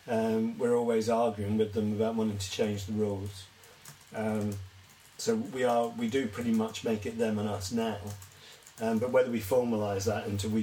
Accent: Brixton, London, United Kingdom; born there; accent: Cockney; Well, my family came from the Elephant and Castle going out east. I was born in Brixton. I chose to change my accent.

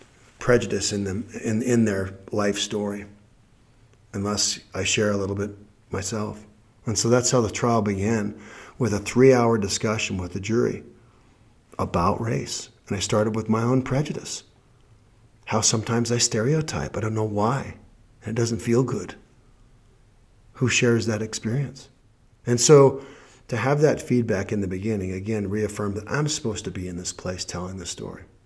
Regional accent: Wyoming, United States; I'm a kid from Wyoming who wants to believe just because I played college football that I'm not a racist.

